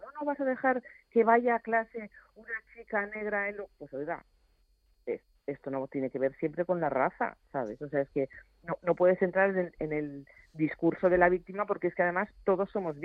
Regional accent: Catalonia, Spain; yo insisto siempre en ponerme como catalana

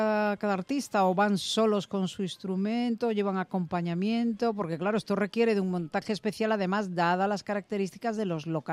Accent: Santo Estevo, Galicia, Spain; en Galicia, en mi tierra, en Santo Estevo.

